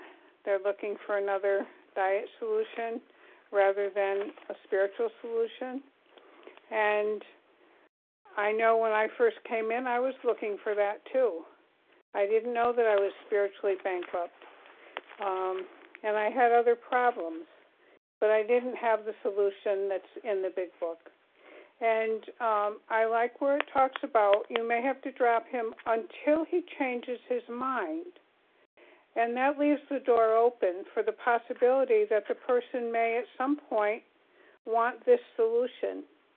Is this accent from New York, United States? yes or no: no; Connecticut, United States; I'm from Connecticut.